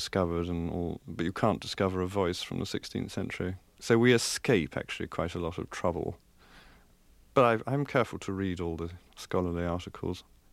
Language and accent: English; Winchester, South East England, United Kingdom; I was brought up in Winchester